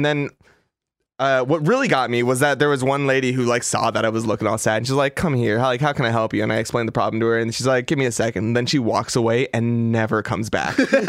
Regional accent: Los Angeles, California, United States; I was like, please, I'm from Los Angeles. I'm so scared out here.

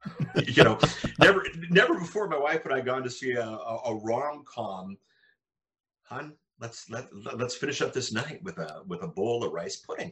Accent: Germany; I grew up in Germany. My folks worked for the US military. And I grew up in Germany, and I love European food.

